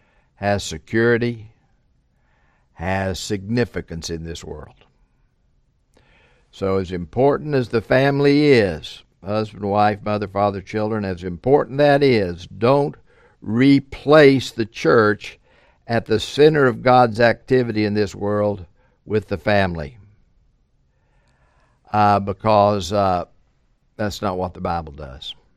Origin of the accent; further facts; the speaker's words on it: the South, United States; I'm a Southerner, so I don't like the phrase indivisible in the Pledge of Allegiance.